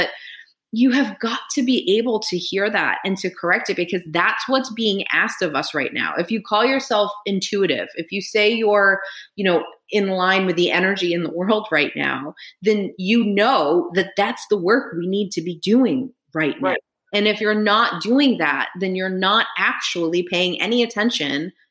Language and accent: English; United Kingdom; I am very British and I appear very British.